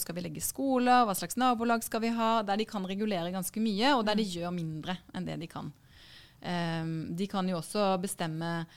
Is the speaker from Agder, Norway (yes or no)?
yes; Grimstad, Agder, Norway; fordi jeg har vokst opp i Grimstad, og jeg skriver litt om min oppvekst